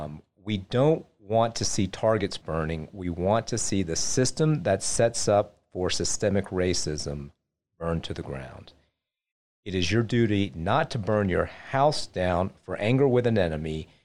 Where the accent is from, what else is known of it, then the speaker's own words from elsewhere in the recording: Atlanta, Georgia, United States; I grew up in Atlanta, and so I follow, you know, just the comings and goings back there.